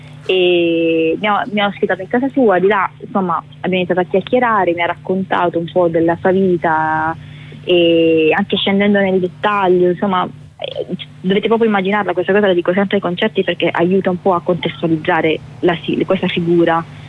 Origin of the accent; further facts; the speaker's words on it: Apulia, Italy; now in Rome, Italy; No, non sono romana, sono pugliese, ma sto a Roma da 4 anni e mezzo, va?